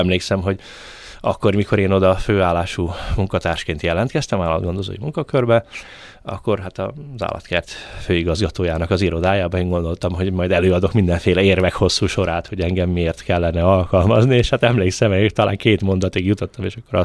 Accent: Budapest, Hungary; Én egyébként Budapesten nőttem föl, én egy lágymányosi gyerek vagyok

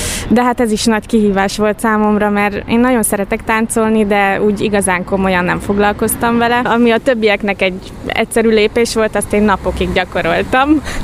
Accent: Győr, Győr-Moson-Sopron, Hungary; Nem, én győri vagyok.

